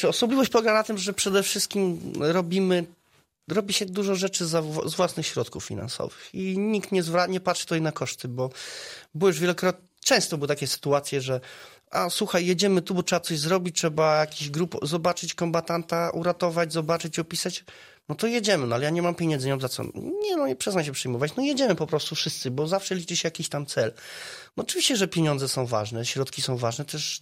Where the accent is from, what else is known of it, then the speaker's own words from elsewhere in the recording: Wrocław, Lower Silesian Voivodeship, Poland; born there; now in Zielona Góra, Poland; z urodzenia jestem wrocławianinem, z serca już od dawna, od kilkunastu lat lubuszaninem, zielonogórzaninem.